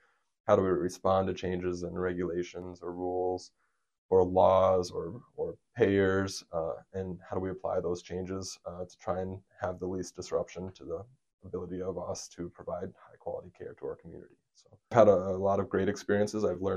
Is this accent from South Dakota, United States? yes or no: yes; Miller, South Dakota, United States; Like you said, I certainly understand how many miles are between facilities out here. Growing up in Miller